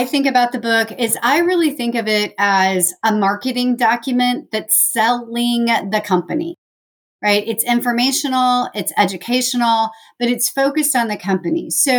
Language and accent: English; Independence, Missouri, United States; I was born in Independence, Missouri. So I've been around that Missouri, Kansas City area my entire life.